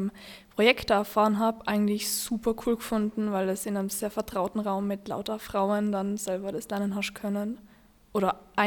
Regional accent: Tyrol, Austria; ich bin aus Tirol

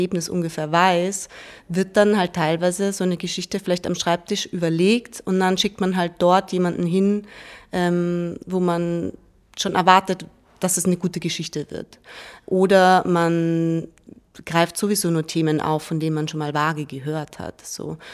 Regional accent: Tyrol, Austria; Beim letzten Heimaturlaub, also ich bin aus Tirol, bin ich ausgestiegen in Kufstein

